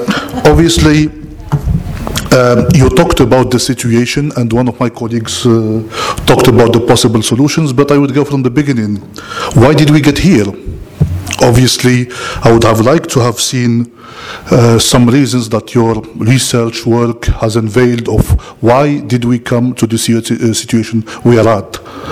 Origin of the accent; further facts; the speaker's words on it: Algeria; I am originally from Algeria